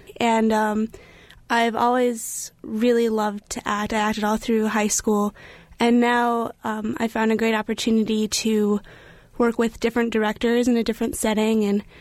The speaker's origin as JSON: {"language": "English", "town": "St. Louis", "region": "Missouri", "country": "United States", "said": "St. Louis, Missouri."}